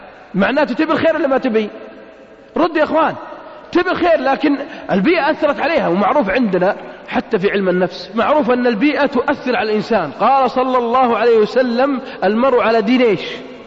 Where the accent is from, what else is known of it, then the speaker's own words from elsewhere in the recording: Riyadh, Riyadh Province, Saudi Arabia; عندنا في الرياض